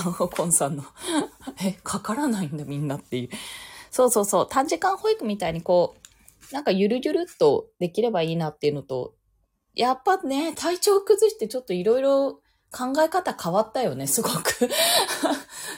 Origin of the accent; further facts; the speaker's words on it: Okinawa, Japan; 地元に帰るとしたらね、沖縄。